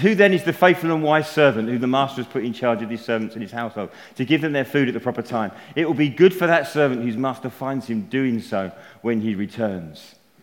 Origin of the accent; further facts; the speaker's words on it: Folkestone, South East England, United Kingdom; Because we come from Folkestone originally, Wendy and I. I know you all think I'm from London because of my accent. But actually, we grew up in Folkestone.